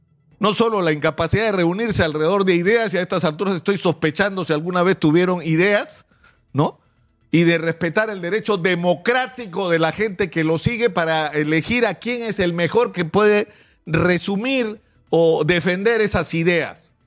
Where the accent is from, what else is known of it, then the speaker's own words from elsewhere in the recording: Peru; Esos somos los peruanos